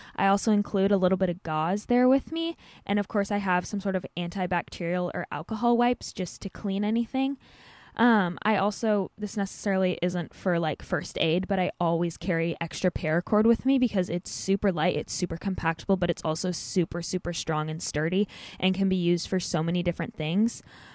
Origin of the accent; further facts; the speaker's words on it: Oregon, United States; also born or lived in Portland, Oregon; now in Kitsap, United States; I'm originally from Central Oregon. I was born in Portland, but I currently live in Kitsap, Washington.